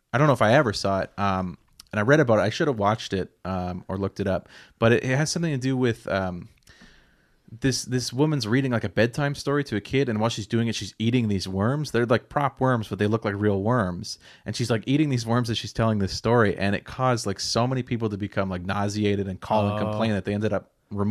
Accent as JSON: {"language": "English", "region": "Nova Scotia", "country": "Canada", "tie": "born or raised there", "said": "one was growing up in Nova Scotia"}